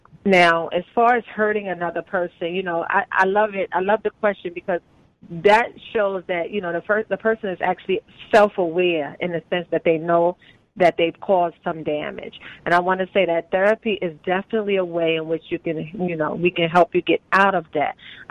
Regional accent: Brooklyn, New York, United States; But honestly, like I'm from Brooklyn, New York, the projects of Brooklyn, New York.

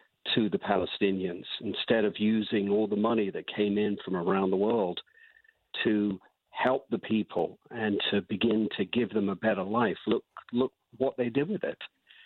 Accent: United Kingdom; I'm a British Jew.

